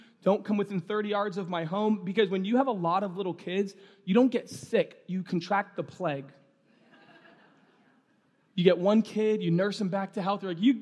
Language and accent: English; New York City, New York, United States; Growing up in New York City, they wanted to actually take out my tonsils because I was sick all the time.